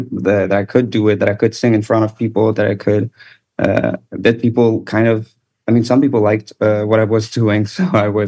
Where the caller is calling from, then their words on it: Rome, Lazio, Italy; English is a second language; I'm calling from Rome currently.